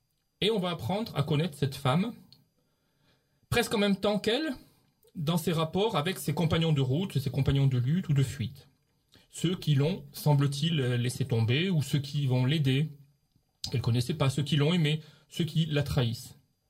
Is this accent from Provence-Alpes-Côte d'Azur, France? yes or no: yes; Provence-Alpes-Côte d'Azur, France; Je prononce toutes les lettres. Moi, je suis provençal.